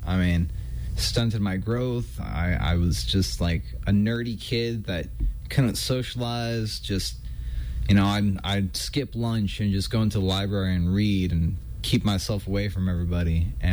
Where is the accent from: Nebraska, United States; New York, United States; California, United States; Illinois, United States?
California, United States; born there; I was born here in California.